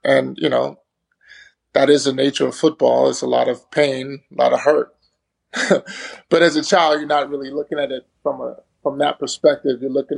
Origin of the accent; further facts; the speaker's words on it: Texas, United States; Well, I grew up in Texas